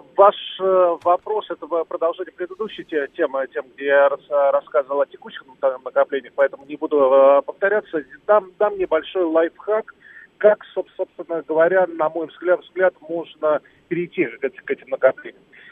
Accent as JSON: {"language": "Russian", "region": "Moscow", "country": "Russia", "said": "Мы оба москвичи, у обоих есть квартира в Москве"}